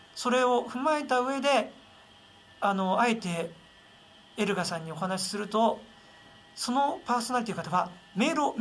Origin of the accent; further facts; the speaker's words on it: Hokkaido, Japan; 私がどさんこだからというわけではありませんし、